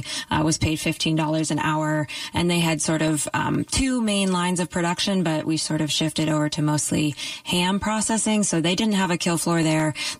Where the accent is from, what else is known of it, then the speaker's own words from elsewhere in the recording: Iowa, United States; And eventually I picked some small-scale processing plants back in my home state of Iowa